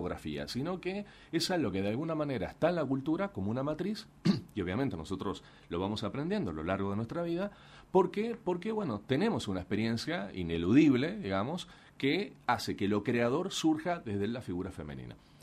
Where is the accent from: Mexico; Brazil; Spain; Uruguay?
Uruguay; como uruguayos, tenemos también otra resonancia cultural con los colores celeste y blanco.